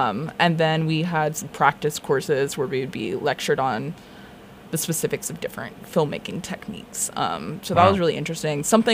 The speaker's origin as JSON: {"language": "English", "country": "United States", "said": "I am from America."}